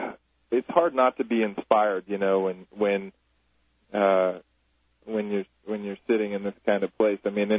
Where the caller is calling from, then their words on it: Hawaii, United States; I'm just trying to see if you guys can hear me because I'm calling from Hawaii.